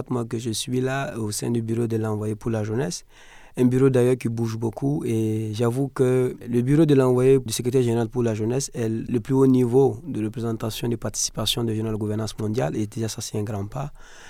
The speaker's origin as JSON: {"language": "French", "country": "Burkina Faso", "said": "C'est pas ce que nous connaissons chez nous au Burkina Faso où c'est beaucoup plus sec."}